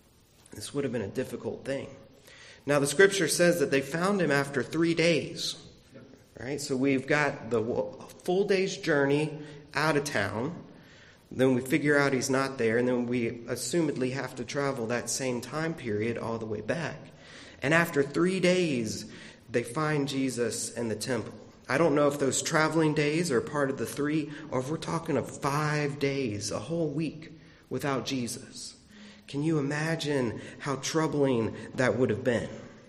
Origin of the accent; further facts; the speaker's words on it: Florida, United States; Now, growing up in Florida, leaving a kid or an animal or anything inside the car was a very dangerous thing because cars heat up very quickly.